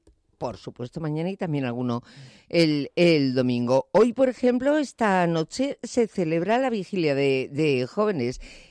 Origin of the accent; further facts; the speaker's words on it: Madrid, Community of Madrid, Spain; los madrileños, los que hemos nacido aquí o los que simplemente somos madrileños porque queremos y porque vivimos aquí también.